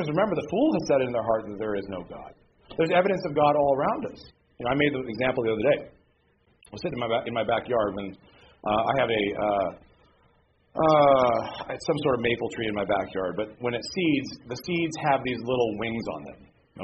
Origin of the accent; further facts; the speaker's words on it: United States; You know, I'm an American. A red-blooded one at that.